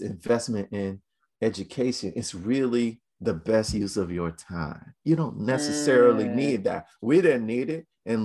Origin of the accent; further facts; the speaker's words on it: Cleveland, Ohio, United States; We're from Cleveland, so I grew up in a working class environment.